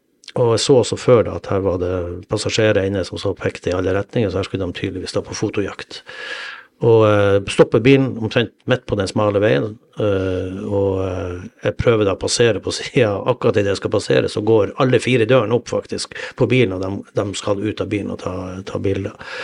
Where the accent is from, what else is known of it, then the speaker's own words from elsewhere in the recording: Northern Norway, Norway; Vi er nordlendinger, vi er vant til det her